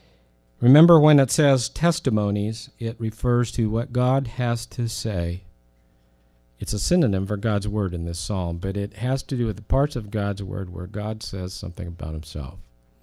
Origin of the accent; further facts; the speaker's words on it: United States; I mean, I'm an American.